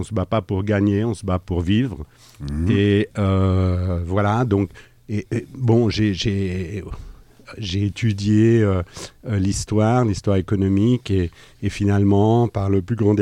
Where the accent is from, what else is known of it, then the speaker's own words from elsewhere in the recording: Geneva, Switzerland; Je suis né à Genève. De la génération des tout jeunes qui ont vécu les années post-68 à Genève.